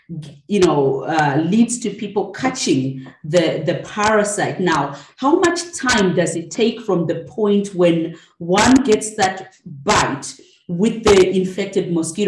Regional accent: Zimbabwe; I'm from Zimbabwe

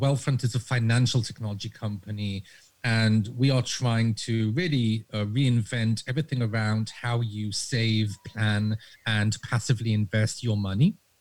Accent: Israel; now in United States; I was born and raised in Israel to British parents, which is why I sound this way.

